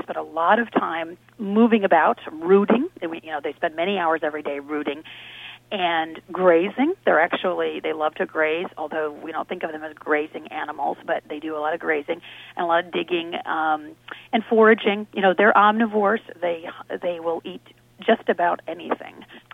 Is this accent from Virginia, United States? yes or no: no; Kalamazoo, Michigan, United States; I grew up in Kalamazoo, which is an urbanized community, obviously. But I spent a lot of time on farms while I was growing up